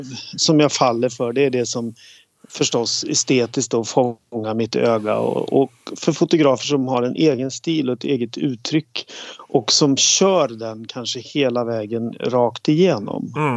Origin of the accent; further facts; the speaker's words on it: Sweden; Det är för att jag är svensk.